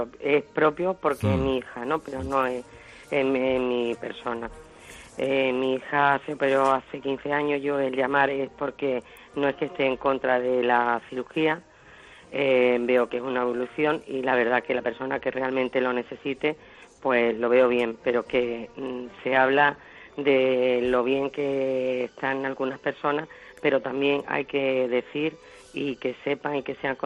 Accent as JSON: {"language": "Spanish", "town": "Málaga", "region": "Andalusia", "country": "Spain", "said": "Nosotros somos de Málaga."}